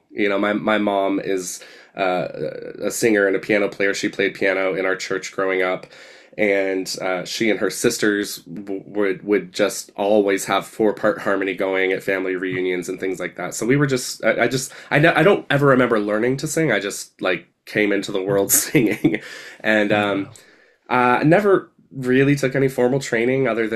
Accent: Asheville, North Carolina, United States; also born or lived in western US; lived out there for I lived out west almost for 20 years, and then the past year I've moved back to my hometown outside of Asheville, North Carolina.

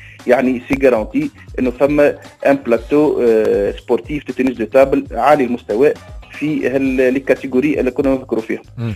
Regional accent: Tunisia; نحمي رواحنا كتونسيين أولا

